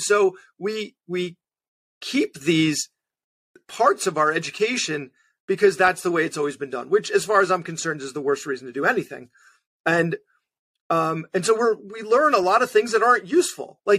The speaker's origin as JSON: {"language": "English", "region": "New York", "country": "United States", "tie": "born or raised there", "said": "So I grew up, I guess, middle class, upper middle class Jewish kid on Long Island."}